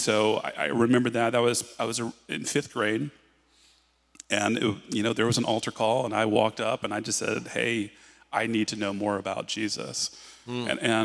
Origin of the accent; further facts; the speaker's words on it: Charleston, South Carolina, United States; South Carolina holds a near and dear part of my life. I grew up in Charleston.